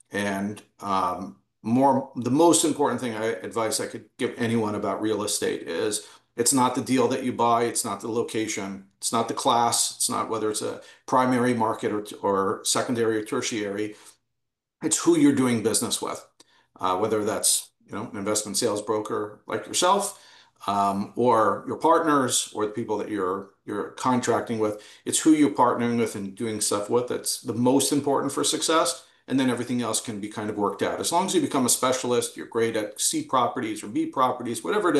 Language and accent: English; Toronto, Ontario, Canada; also born or lived in Queens; now in United States; I grew up in Toronto. I developed a lot of my morals from there and from my father in particular. Came to the United States, got married here, lived in Queens for a while